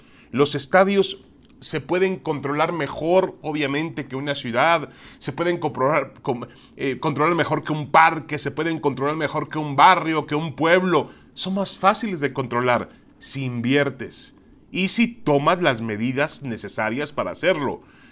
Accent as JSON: {"language": "Spanish", "region": "Mexico City", "country": "Mexico", "tie": "born or raised there", "said": "no podemos jugar en esas calles donde yo jugaba de pequeño en la Ciudad de México."}